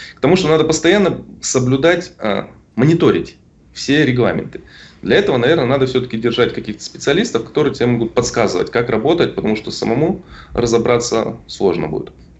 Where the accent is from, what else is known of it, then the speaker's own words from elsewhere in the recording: Russia; какие-то сложности из-за того, что я из России.